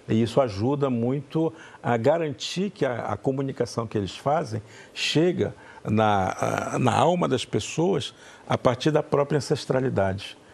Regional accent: Lorena, São Paulo, Brazil; a cidade de Lorena, é a minha cidade de Lorena, né, a minha aldeia, Lorena, minha aldeia

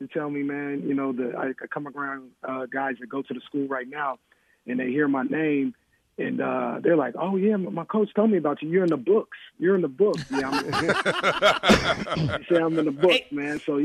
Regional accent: Sacramento, California, United States; So look, I'm from Sac, but I played my college ball out in the Bay Area.

